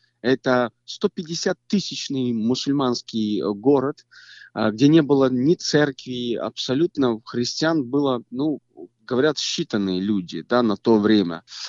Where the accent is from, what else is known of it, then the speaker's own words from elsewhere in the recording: Moldova; так как мы с родом с Молдавии